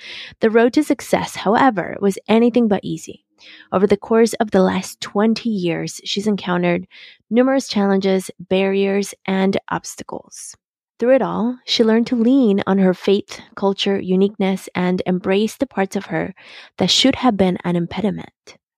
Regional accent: Mexico City, Mexico; now in San Diego, United States; I'm from Mexico City. Mm-hmm. And when I came to San Diego, it was kind of shocking

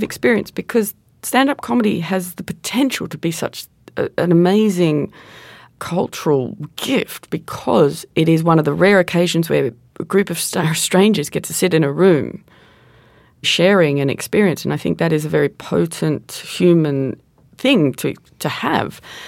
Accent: Tasmania, Australia; I'm a larger woman. I'm from Tasmania, which is the small state in Australia. And I'm a lesbian.

